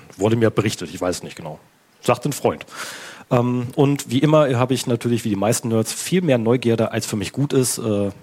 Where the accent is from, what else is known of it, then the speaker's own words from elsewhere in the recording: Northern Germany, Germany; weil ich komme halt aus dem Norden weg